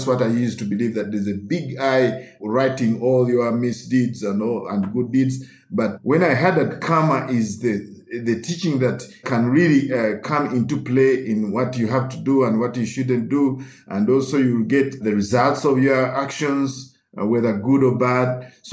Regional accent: Uganda; as a Roman Catholic growing up in Uganda.

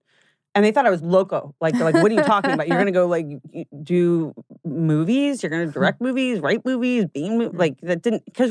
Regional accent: Nebraska, United States; I mean, growing up in Nebraska, I was always very artistic

